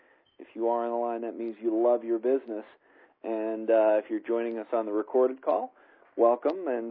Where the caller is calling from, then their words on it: Colorado, United States; I'm calling in from Colorado this evening.